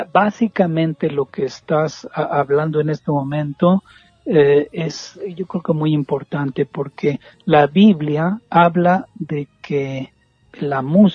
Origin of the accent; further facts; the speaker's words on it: Mexico; moved away as an adult; Porque yo emigré de México en 1997